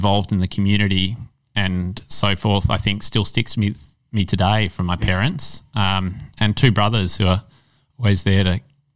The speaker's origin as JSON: {"language": "English", "town": "Melbourne", "region": "Victoria", "country": "Australia", "tie": "born or raised there", "said": "I was born here in Melbourne and grew up not too far from here."}